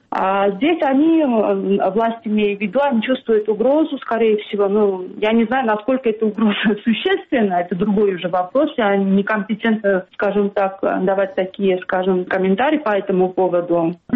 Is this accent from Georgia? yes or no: yes; Akhalkalaki, Samtskhe-Javakheti, Georgia; почему я из Ахалкалаки поехала туда